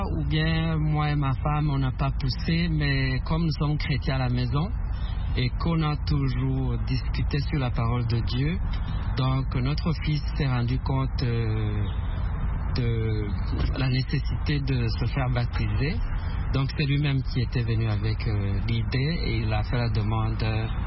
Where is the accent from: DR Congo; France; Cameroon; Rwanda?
Rwanda; Je suis originaire du Rwanda.